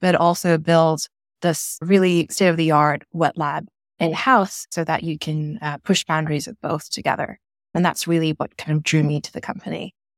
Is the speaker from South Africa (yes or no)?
no; Abu Dhabi, United Arab Emirates; also born or lived in Sri Lanka; I'm originally Sri Lankan. I grew up in Abu Dhabi in the late 80s and 90s.